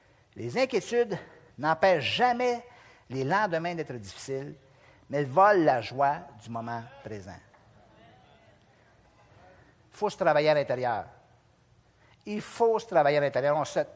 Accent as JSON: {"language": "French", "region": "Quebec", "country": "Canada", "said": "moi, je suis un petit Québécois de classe moyenne qui vient d'une petite ville qui s'appelle, je ne vous le dirai pas"}